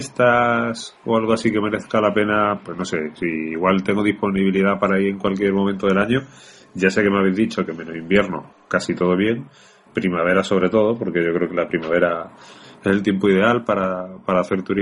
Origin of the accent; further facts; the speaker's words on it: Málaga, Andalusia, Spain; yo soy de Málaga